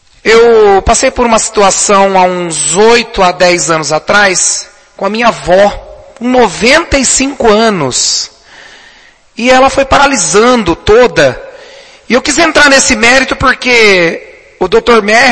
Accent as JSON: {"language": "Portuguese", "town": "Garça", "region": "São Paulo", "country": "Brazil", "tie": "born there", "said": "eu como nasci em Garça e frequentador ali, faço uso do hospital"}